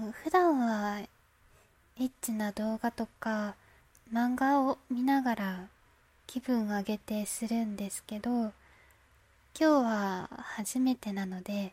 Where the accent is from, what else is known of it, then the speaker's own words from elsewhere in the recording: Fukuoka, Japan; 出身地は福岡で、新人声優です。